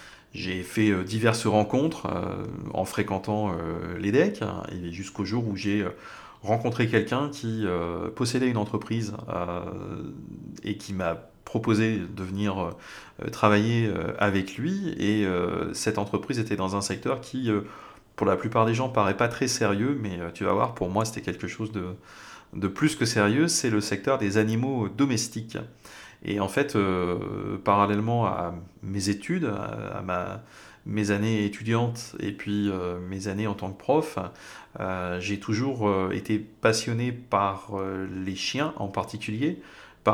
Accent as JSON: {"language": "French", "country": "South Africa", "tie": "born or raised there", "also_born_or_lived": "France", "said": "j'ai grandi plusieurs années en Afrique du Sud"}